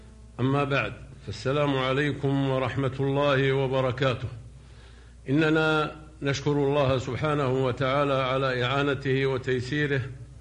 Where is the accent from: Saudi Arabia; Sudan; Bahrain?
Saudi Arabia; Riyadh, Riyadh Province; هذه عادة كانت عندنا في نجد وفي الرياض بالأخص،